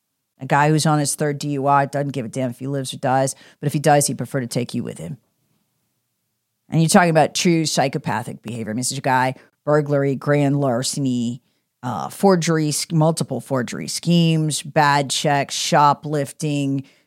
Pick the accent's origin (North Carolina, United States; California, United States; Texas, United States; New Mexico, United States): North Carolina, United States; now in Greenville, United States; I came from Mecklenburg County, North Carolina